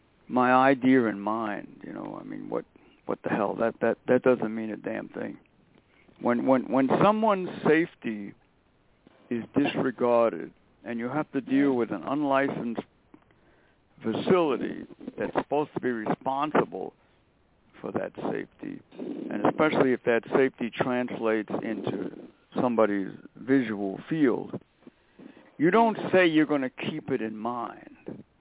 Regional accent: United States; Now, I'm an American citizen.

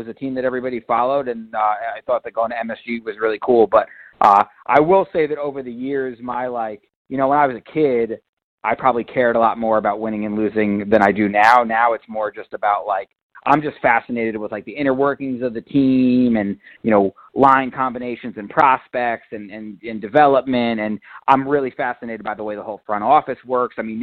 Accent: Westchester, New York, United States; I mean, I grew up in Westchester, so obviously, where I came from, the Rangers were we weren't Islanders fans, we weren't Devils fans.

